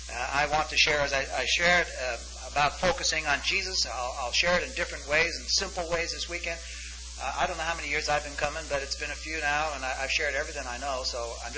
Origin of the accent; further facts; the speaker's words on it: New York, United States; I come from New York.